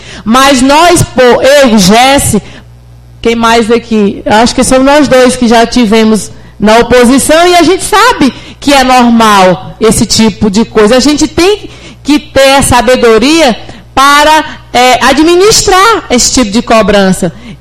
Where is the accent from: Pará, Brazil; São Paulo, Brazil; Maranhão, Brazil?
Maranhão, Brazil; São João dos Patos; Tenho uma família pequena, porque sou do São João dos Patos, Maranhão.